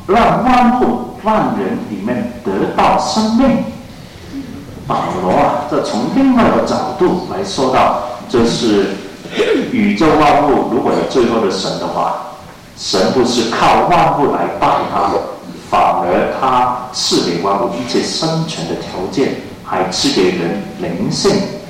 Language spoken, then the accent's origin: Chinese; Hong Kong; 我记得从前我在香港长大，我还没有经验过中国，那是一天我都在找寻中国啊。